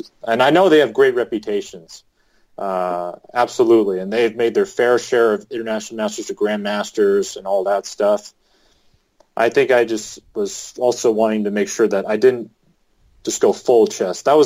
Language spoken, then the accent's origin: English; California, United States; also born or lived in Utah; I'm a guy from Southern California, and the culture in Utah is a lot different